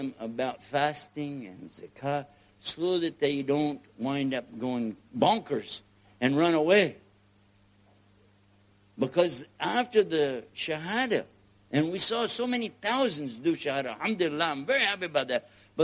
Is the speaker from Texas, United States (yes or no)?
yes; Texas, United States; I'm including me now because I'm a Texan over here, which is the same as being from outer space.